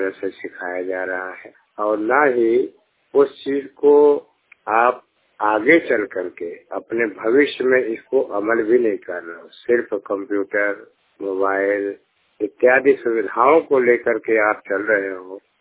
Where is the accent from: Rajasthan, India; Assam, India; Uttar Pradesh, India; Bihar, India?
Uttar Pradesh, India; Azamgarh; now in Delhi, India; और प्रॉपर आजमगढ़ का रहने वाला हूँ। यहाँ पर मैं दिल्ली में रह रहा हूँ।